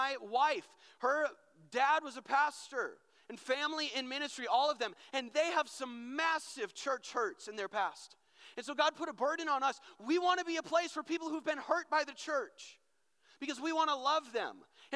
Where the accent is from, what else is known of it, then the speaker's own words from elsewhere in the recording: North Branch, United States; So I grew up in North Branch, grew up in the youth ministry. I grew up coming to this camp.